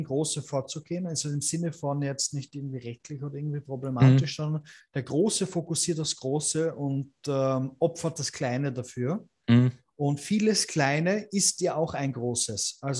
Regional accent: Vienna, Austria; also ich als Österreicher, ja, ja, ich als Wiener

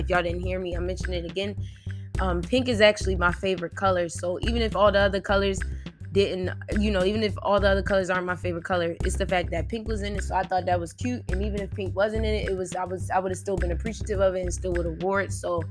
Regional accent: Baltimore, Maryland, United States; Guys, if you don't know, I'm from Baltimore, Maryland. This is where I live.

